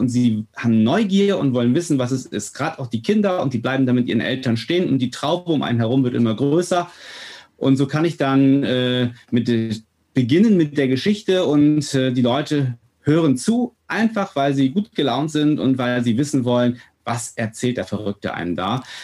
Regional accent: Northern Germany, Germany; Wir sind ganz, ich sag mal so, ungläubig aufgewachsen, wie also wir sind Norddeutsche. Und ja, man ist getauft gewesen, man ist konfirmiert gewesen, aber hatte keine Ahnung von Jesus.

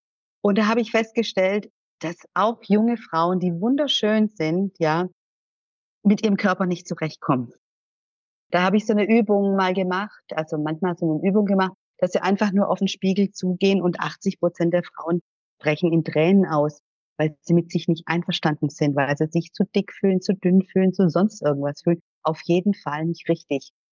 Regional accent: Germany; Sizilien ist ein Teil meiner Heimat. Das ist der Ort Cefalù, wo mein Vater herkommt. Und ich bin, seitdem ich 3 Monate alt bin, bin ich immer auch hier. und aber in Deutschland aufgewachsen.

